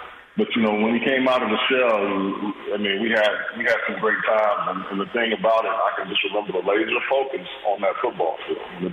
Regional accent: Houston, Texas, United States; because, you know, fortunately growing up in Houston, I had a chance to play with some guys that ended up being pretty good quarterbacks in other places

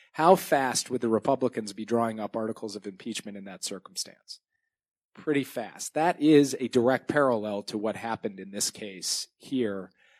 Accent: Minnesota, United States; I'm from Minnesota, which is a polite Midwestern place, mostly populated by Scandinavian Lutherans. I'm an Irish Catholic

